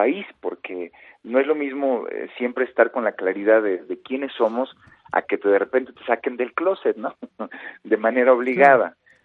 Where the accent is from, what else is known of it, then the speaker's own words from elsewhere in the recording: Nezahualcóyotl, State of Mexico, Mexico; born there; Sí, yo nací en Nesa. Yo ya nací aquí en Nesa, en un hospital en la colonia La Perla.